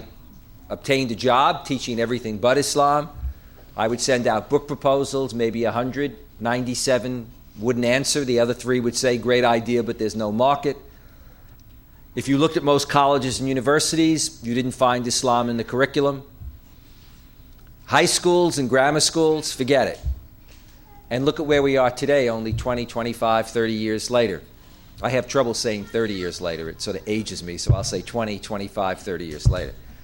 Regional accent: New York, United States; So as I grew up in New York, which is a very cosmopolitan area, for as far as you could walk, there were no mosques.

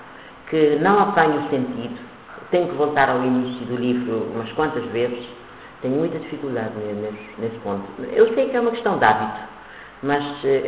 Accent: Santo Antão, Cape Verde; born there; eu tento falar o crioulo das outras ilhas, porque eu nasci em Santo Antão, de qualquer maneira, na minha casa, meu pai era de Santo Antão, minha mãe de São Vicente.

